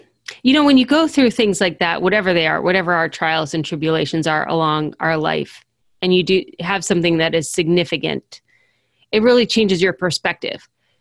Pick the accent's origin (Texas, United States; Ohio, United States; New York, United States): Ohio, United States; I grew up in the Akron-Cleveland area. Northern part of the state. I've lived everywhere in Ohio, but always in Ohio.